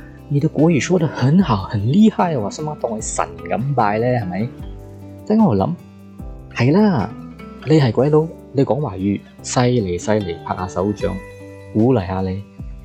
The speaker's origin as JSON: {"language": "Chinese", "country": "Malaysia", "said": "我是一个马来西亚人"}